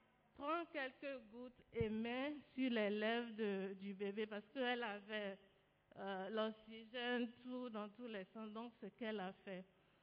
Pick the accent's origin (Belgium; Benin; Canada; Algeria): Benin; Je suis béninoise.